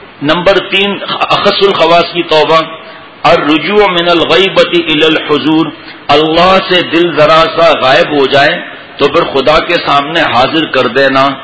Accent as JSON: {"language": "Urdu", "region": "Sindh", "country": "Pakistan", "said": "ہمارے سندھ میں کیا توبہ ہے، ہمارے گاؤں میں، مجھے اور جگہ کا پتہ نہیں"}